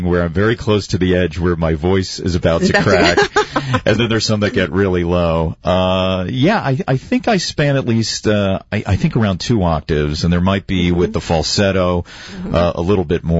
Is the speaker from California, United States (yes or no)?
no; Coral Springs, Florida, United States; also born or lived in New York; Coral Springs, originally from New York, but grew up in Coral Springs, Florida.